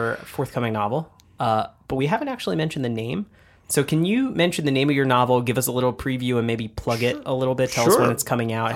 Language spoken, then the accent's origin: English; Texas, United States; The I'm actually from Texas.